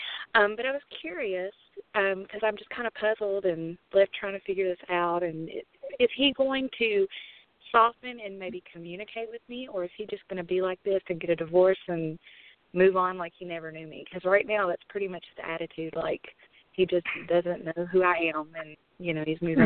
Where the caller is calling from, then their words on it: Kentucky, United States; I'm calling from Kentucky.